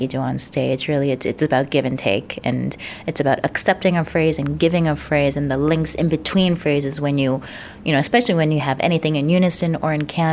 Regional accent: Philadelphia, Pennsylvania, United States; I was born in Philadelphia and I'm still living here in the Main Line, so this is very much home for me. And I grew up with this orchestra. This is my hometown orchestra

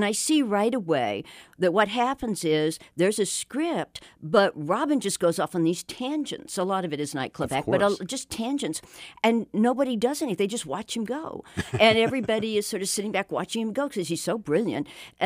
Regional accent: Dallas, Texas, United States; I knew who Bonnie and Clyde were because I grew up in Dallas, you know, but a lot of people didn't know who they'd been.

